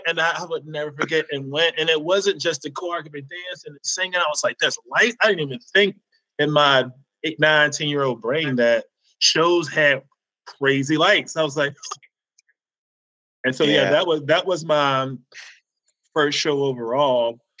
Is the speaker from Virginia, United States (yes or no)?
yes; Suffolk, Virginia, United States; Suffolk, Virginia. It's like near Virginia Beach and Hampton, in the Tidewater area.